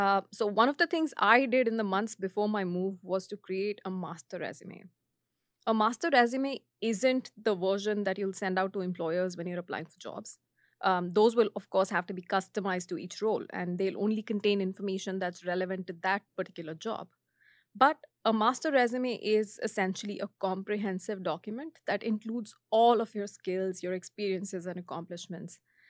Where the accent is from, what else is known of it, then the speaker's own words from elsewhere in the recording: India; English is a second language; now in Canada; I had moved to Canada from India, and compared to my home country, the banking sector and products in Canada were very different.